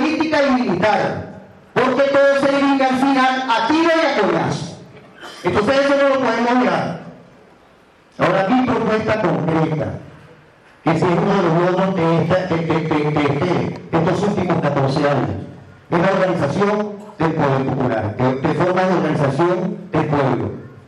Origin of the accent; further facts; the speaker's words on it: Caracas, Capital District, Venezuela; Quiero empezar diciendo que soy un malandro caraqueño. Caribe caraqueño.